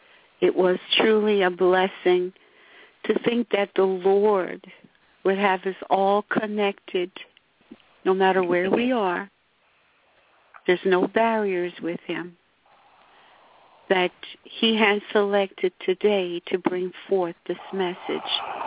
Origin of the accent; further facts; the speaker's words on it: Mastic, New York, United States; I'm from Mastic, New York.